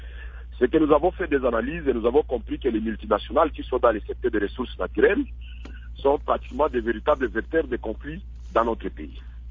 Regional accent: Ituri, DR Congo; chez moi en Ituri

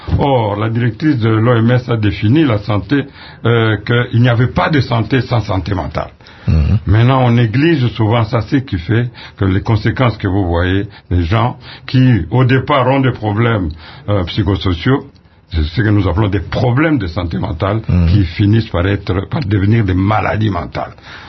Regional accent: DR Congo; ici chez nous au Congo

